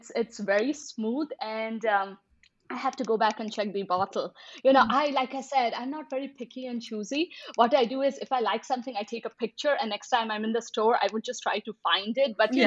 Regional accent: India; now in United States; I grew up in India

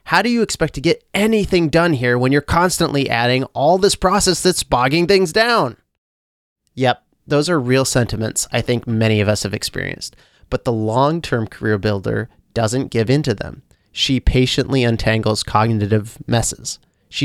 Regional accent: United States; As an American, I live in a culture that frequently praises the impulsiveness of inexperience

